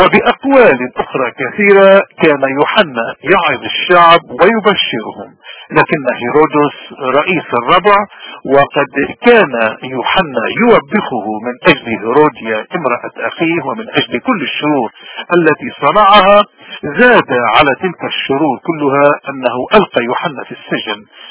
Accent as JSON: {"language": "Arabic", "country": "Lebanon", "said": "نحن كلبنانيين في عنا عادات كتيرة وممارسات"}